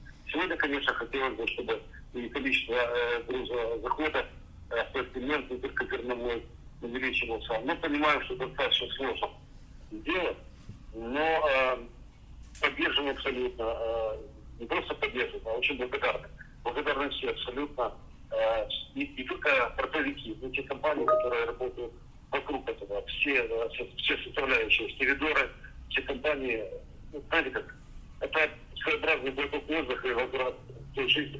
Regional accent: Odesa, Odesa Oblast, Ukraine; я родился в Одессе, вырос в Одессе, поэтому мне очень близко это.

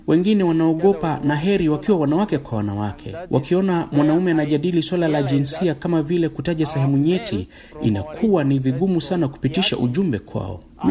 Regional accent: Tiati, Baringo County, Kenya; natoka Tiati Locus.

